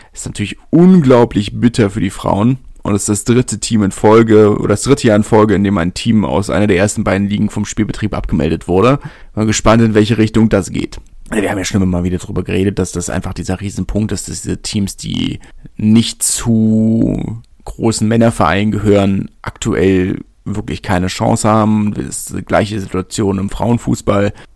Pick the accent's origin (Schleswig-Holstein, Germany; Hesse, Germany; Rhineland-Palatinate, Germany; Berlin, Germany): Berlin, Germany; ich komme aus Lichterfelde, meine Urgroßeltern kommen schon aus Lichterfelde. Die haben schon 100 Jahre da gewohnt, bevor Lichterfelde überhaupt zu Berlin gehört hat.